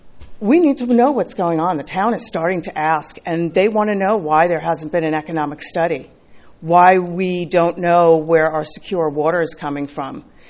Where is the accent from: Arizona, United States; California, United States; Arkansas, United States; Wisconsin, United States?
California, United States; Los Osos; from Los Osos.